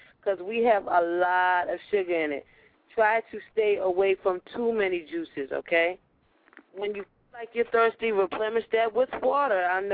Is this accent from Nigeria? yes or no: yes; Nigeria; because I'm Nigerian